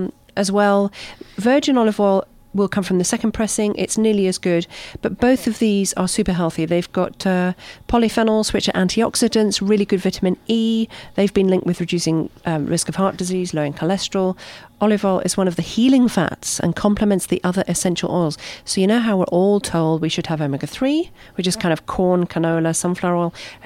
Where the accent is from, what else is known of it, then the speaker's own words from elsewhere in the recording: United Kingdom; I'm being terribly British.